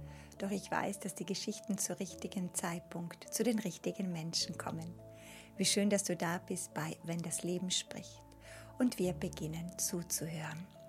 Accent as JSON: {"language": "German", "region": "Bavaria", "country": "Germany", "tie": "born or raised there", "said": "Aufgewachsen in Oberbayern, damals noch in sehr armen Verhältnissen."}